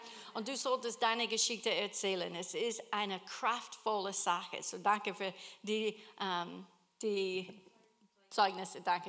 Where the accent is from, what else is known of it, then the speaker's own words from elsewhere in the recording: Kentucky, United States; German is a second language; now in Austria; ich bin hier gesandt. Und ich komme ursprünglich aus Kentucky in Amerika.